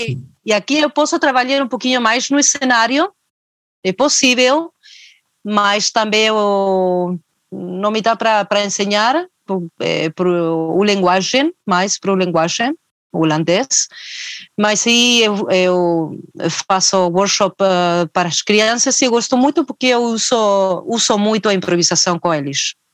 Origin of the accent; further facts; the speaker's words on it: Buenos Aires, Argentina; Portuguese is a second language; also born or lived in Patagonia; Sou de Buenos Aires, sou de La Patagonia, mas aos 10 anos estava morando já no Buenos Aires e comecei aos 12 anos a tocar o saxofone.